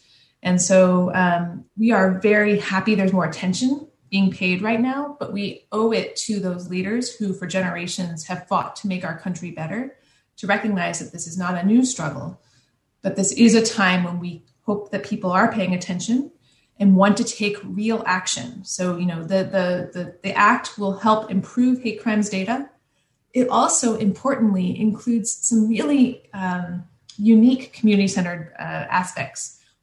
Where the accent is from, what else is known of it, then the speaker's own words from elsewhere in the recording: Tulsa, Oklahoma, United States; born there; I should say, for full disclosure, I was born in Tulsa, Oklahoma as well.